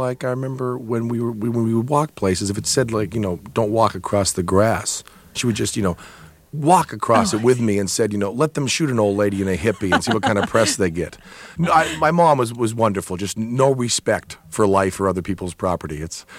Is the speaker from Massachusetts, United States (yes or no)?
yes; Greenfield, Massachusetts, United States; I was brought up in Greenfield, Massachusetts, which is like 20 miles from the Five College area, Amherst and UMass and everything.